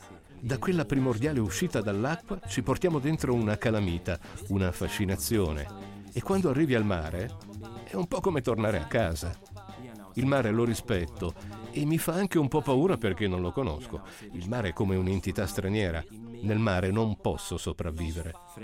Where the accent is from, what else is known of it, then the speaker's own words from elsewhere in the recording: Sedrun, Grisons, Switzerland; first language Romansh; Italian is a second language; Io poi sono di Sedrun, una località molto frequentata dai turisti.